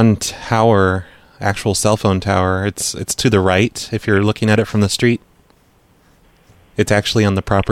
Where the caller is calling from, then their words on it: New York, United States; I'm just looking on street view. I'm calling from New York.